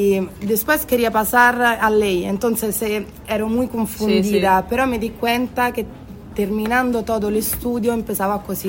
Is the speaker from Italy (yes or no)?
yes; Rome, Lazio, Italy; Spanish is a second language; porque yo soy de Roma